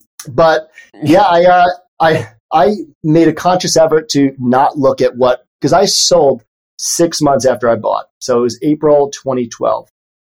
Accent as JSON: {"language": "English", "town": "New York City", "region": "New York", "country": "United States", "tie": "born or raised there", "said": "I grew up in the Bronx. I have family, friends, firemen, nurses, teachers."}